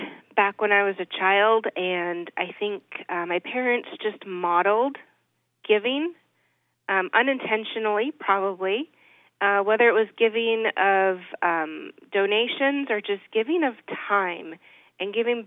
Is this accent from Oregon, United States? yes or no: yes; Portland, Oregon, United States; I grew up in the Portland metropolitan area of Oregon and spent most of my time there.